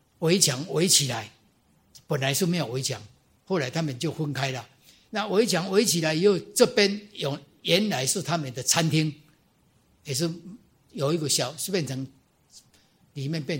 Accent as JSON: {"language": "Chinese", "country": "Taiwan", "said": "因为他们两边不合，那我是台湾的，万一他知道说他接待台湾的，他也麻烦。"}